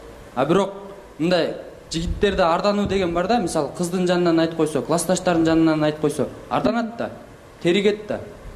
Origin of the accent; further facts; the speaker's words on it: Bishkek, Kyrgyzstan; Ошо мен кыз аскер районунда өскөм.